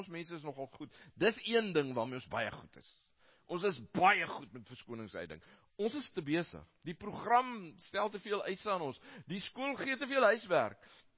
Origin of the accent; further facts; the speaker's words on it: Karoo, South Africa; Nou, ek kom uit die Karoo uit, so een rivier is my een wonderlijke ding.